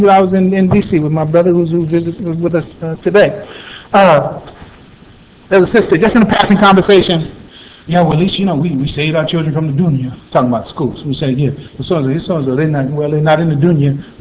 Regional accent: United States; I'm an American. And I got a right to criticize my country, my government.

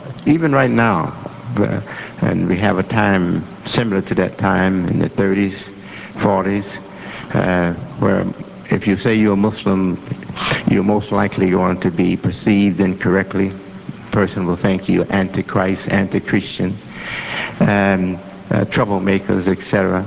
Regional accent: Hamtramck, Michigan, United States; born there; I was born in a house on Yemen Street in what was called, and still is, I think, called Hamtramck, Michigan.

